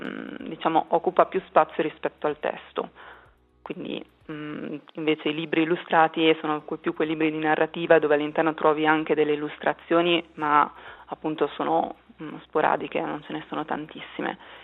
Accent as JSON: {"language": "Italian", "town": "Cademario", "region": "Ticino", "country": "Switzerland", "tie": "born or raised there", "said": "sono cresciuta e abito tutt'oggi a Cademario, quindi nel Malcantone."}